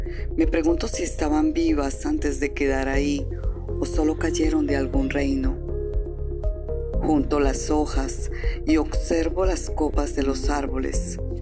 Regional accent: Cúcuta, Norte de Santander, Colombia; now in Cali, Colombia; abrazo gigante desde Cali, Colombia. Un abrazo con sabor a la perla del norte, que es como llaman a mi ciudad natal.

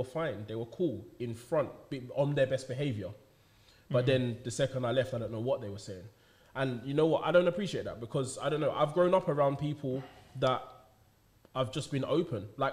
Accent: London, United Kingdom; with being black, especially in London, is like, it's unfortunate, but growing up in certain areas, like I grew up on the Isle of Dogs.

